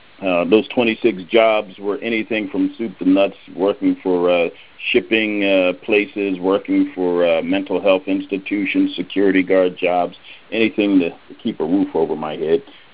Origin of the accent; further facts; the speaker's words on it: Exton, Pennsylvania, United States; I'm from Exton, Pennsylvania.